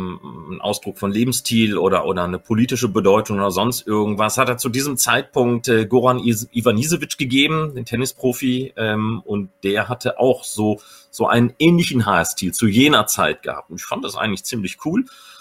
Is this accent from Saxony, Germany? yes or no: no; North Rhine-Westphalia, Germany; Ich bin auch Westfale. Weil uns trennt ja so eine Linie, Rheinland und Westfalen.